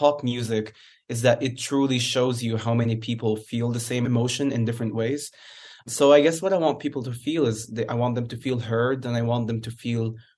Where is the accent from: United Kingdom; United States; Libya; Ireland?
Libya; accent: Libyan; Sadly, a lot of it comes from my home country because of the way I sing